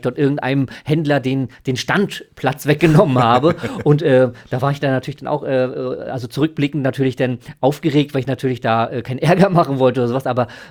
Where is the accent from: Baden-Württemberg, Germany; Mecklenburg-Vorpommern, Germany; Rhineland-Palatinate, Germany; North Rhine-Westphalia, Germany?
Mecklenburg-Vorpommern, Germany; Barth; meine Mama und meine Schwester wohnen ja noch da und ich bin tatsächlich sehr gerne in Barth und auch sehr häufig dort und habe natürlich dann auch, weil es meine Heimatstadt ist, natürlich auch häufig von dort gesendet.